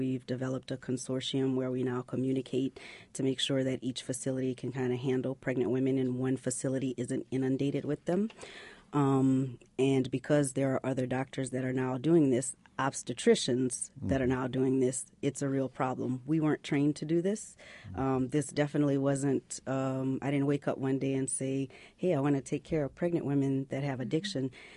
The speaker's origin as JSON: {"language": "English", "region": "Louisiana", "country": "United States", "lives_now": "Indiana, United States", "said": "the day that I moved to Indiana. I'm from Louisiana, and I'd done my residency in Louisiana."}